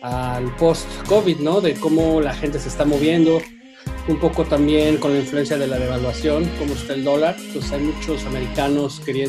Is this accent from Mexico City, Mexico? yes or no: yes; Mexico City, Mexico; now in Canada; Yo ahorita te hablo desde Canadá, que es en donde vivo, pero mi despacho está en Playa del Carmen y yo soy de la Ciudad de México.